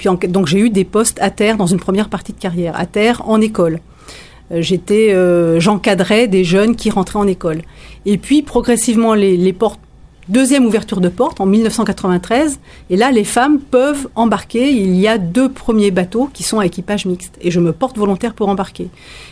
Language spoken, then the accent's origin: French; Auvergne-Rhône-Alpes, France; Oui, alors effectivement, je suis originaire de Savoie. Donc, je suis plutôt montagnarde.